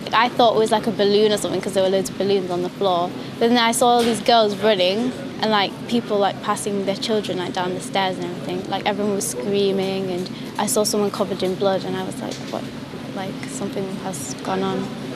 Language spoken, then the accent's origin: English; Manchester, North West England, United Kingdom; I'm 15 and from Manchester.